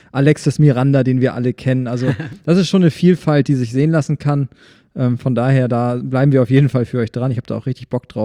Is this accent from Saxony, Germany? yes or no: yes; Schwarzenberg, Saxony, Germany; Also ich bin auch in Schwarzenberg aufgewachsen